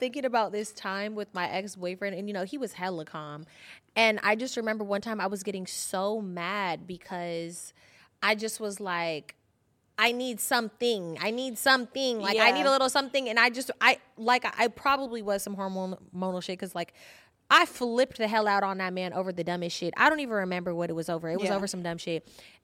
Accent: California, United States; Maybe it's because I'm from the Bay.

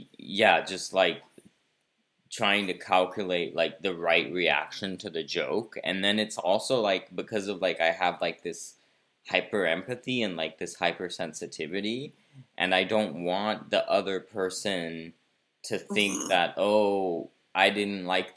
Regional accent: Brazil; I grew up in Brazil, and in Brazil there's also like a very social culture

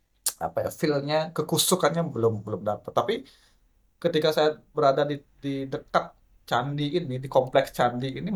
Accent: Bali, Indonesia; saya kan dari Bali, otomatis kan culture-nya itu pasti Bali.

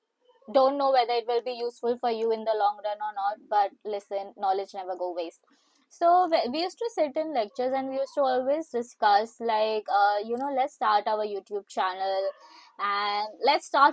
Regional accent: Mumbai, Maharashtra, India; moved away as an adult; now in London, United Kingdom; I am born and brought up in Mumbai itself, and I came to London for my master's, and yeah, I plan to be here at a long for a long term.

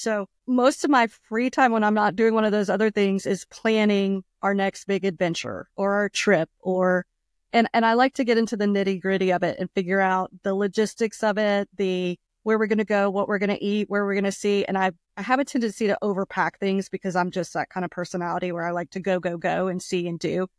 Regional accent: the South, United States; accent: Southern; Did my Southern accent like?

